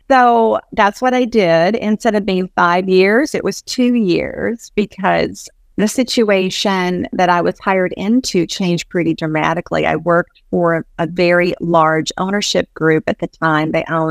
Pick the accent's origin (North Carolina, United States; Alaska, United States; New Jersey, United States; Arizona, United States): North Carolina, United States; accent: Southern; You can hear probably a Southern accent. So I am from North Carolina, and I was at stations in both Carolinas.